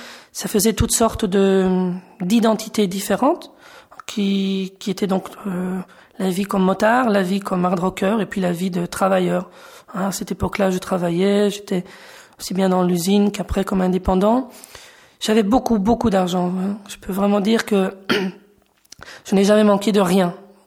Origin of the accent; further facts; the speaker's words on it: Belgium; je suis belge et j'ai 36 ans. J'ai grandi dans une famille catholique pratiquante